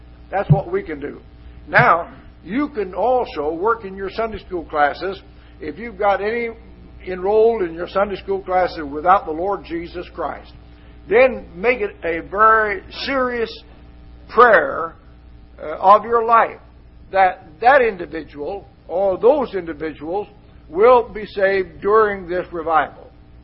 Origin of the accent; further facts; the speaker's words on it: Missouri, United States; born there; now in Kentucky, United States; I did a lot of work in Missouri before I came here, for I was born in Missouri.